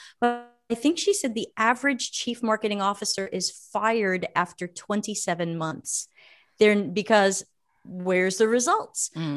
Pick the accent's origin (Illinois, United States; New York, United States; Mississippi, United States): New York, United States; moved away as an adult; also born or lived in Boston / San Francisco; now in Sardinia, Italy; I grew up in America. I grew up first in New York. I went to university in Boston. I lived many years outside of San Francisco